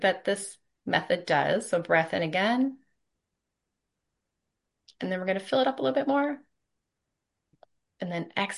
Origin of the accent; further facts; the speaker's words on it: Canada; just as a Canadian fun interpretation of how the diaphragm and working with the sinus cavities kind of helps us put into perspective. I always relate it back to a Canadian winter.